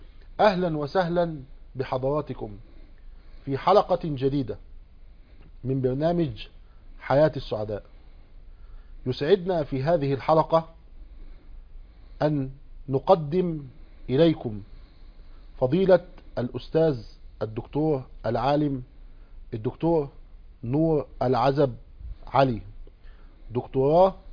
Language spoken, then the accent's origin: Arabic; Egypt